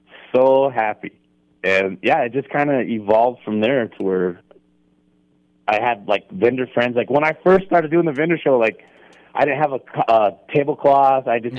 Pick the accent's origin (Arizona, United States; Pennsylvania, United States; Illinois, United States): Arizona, United States; man, I'm from Arizona, so I like a little heat.